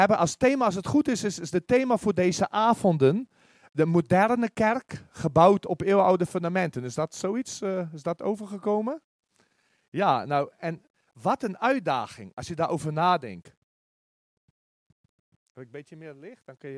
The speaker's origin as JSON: {"language": "Dutch", "country": "South Africa", "moved": "yes", "lives_now": "Netherlands", "said": "ik ben 1988 uit Zuid-Afrika gekomen, dus dit is inmiddels al bijna volgend jaar, februari, is het al 32 jaar geleden."}